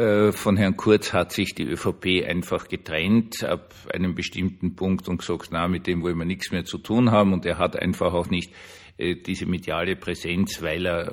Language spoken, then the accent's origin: German; Vienna, Austria; als Wiener